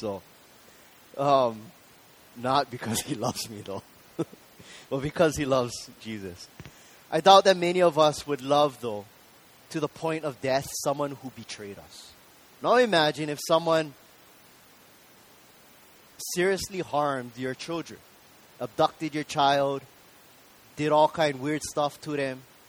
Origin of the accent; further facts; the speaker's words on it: Hawaii, United States; For any of us growing up in Hawaii, most of us understand what this means, to be a part of a family and the significance of being part of this close-knit group of people.